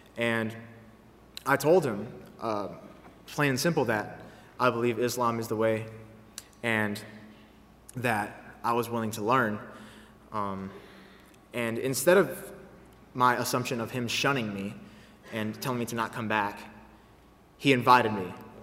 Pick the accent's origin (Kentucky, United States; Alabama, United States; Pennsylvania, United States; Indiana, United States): Kentucky, United States; Louisville; Growing up in Louisville, I made a lot of friends of many different ethnic, racial, and spiritual backgrounds.